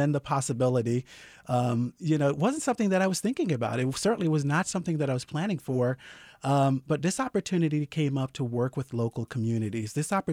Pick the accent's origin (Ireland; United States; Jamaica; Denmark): Jamaica; the small village that I was raised in Jamaica, right?